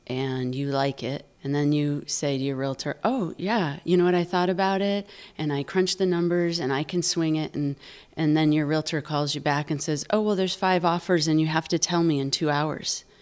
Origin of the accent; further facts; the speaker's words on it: Maine, United States; now in Corvallis, United States; I'm from Maine originally. Corvallis feels like New England, but without all the harsh weather.